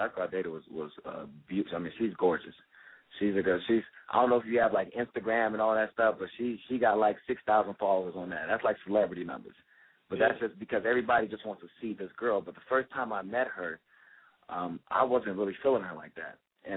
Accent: Houston, Texas, United States; Now, growing up in Houston, I got a black mom. I got a black daddy.

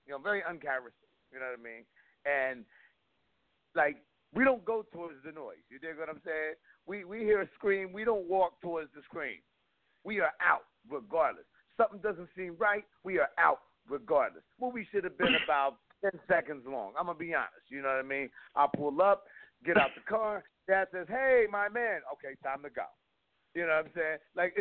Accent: East Coast, United States; Okay, I'm a black man who lives in the state of Washington, but I am from the East Coast.

